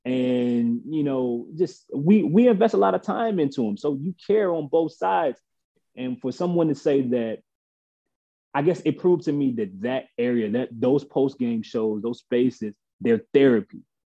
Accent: New Orleans, Louisiana, United States; Well, I mean, first, I'm from New Orleans, man. So I know that my people are crazy.

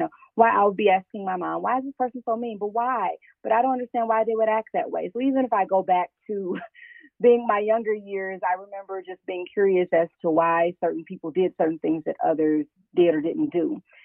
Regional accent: Louisiana, United States; I am originally from Louisiana.

